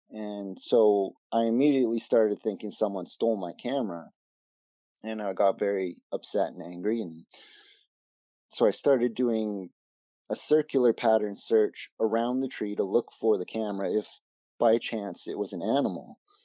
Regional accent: British Columbia, Canada; I grew up in the Shuswap region of British Columbia.

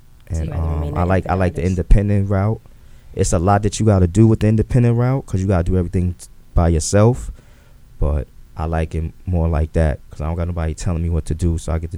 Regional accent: Queens, New York, United States; I was born in Jamaica, Queens. I have a lot of family still to this day in Queens and Rosedale.

